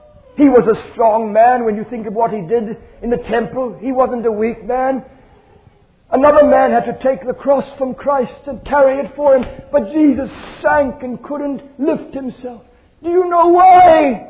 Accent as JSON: {"language": "English", "country": "South Africa", "said": "He said to me, What are you doing here in Jerusalem? When he heard I was from South Africa."}